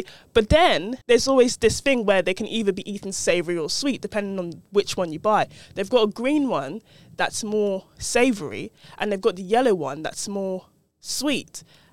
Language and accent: English; Nigeria; So I'm Nigerian, and like I've always grown up eating and loving plantains